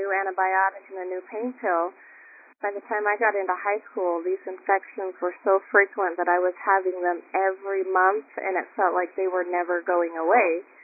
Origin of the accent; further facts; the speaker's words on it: Pocatello, Idaho, United States; I grew up in Pocatello, Idaho. The water quality there is horrible.